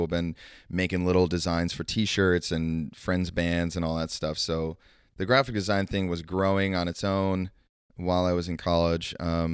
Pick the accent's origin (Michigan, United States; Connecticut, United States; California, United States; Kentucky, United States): Michigan, United States; Owosso; I grew up in Michigan, a little town called Owosso, right between Flint and Lansing.